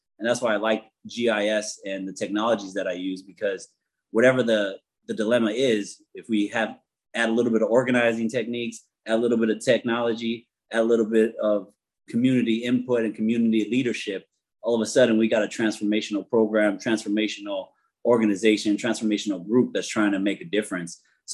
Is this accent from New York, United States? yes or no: no; Los Angeles, California, United States; I'm from Los Angeles, from L.A.California.